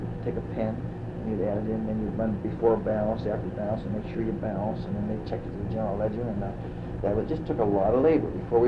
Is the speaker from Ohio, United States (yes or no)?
yes; Struthers, Ohio, United States; I was born in Struthers, Ohio, 1927. Grew up in Struthers. At that time it was a booming steel mill town.